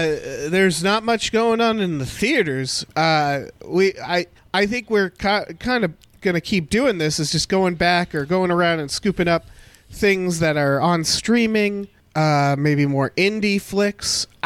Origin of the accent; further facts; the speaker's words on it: New England, United States; I know, I grew up in New England, so we had the lobster stuff. We had Cape Cod.